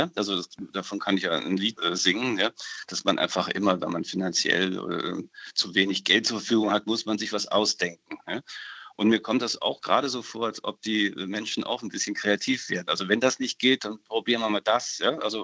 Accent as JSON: {"language": "German", "region": "North Rhine-Westphalia", "country": "Germany", "lives_now": "Berlin, Germany", "said": "ich komme ja hier aus der Nähe von Köln ursprünglich"}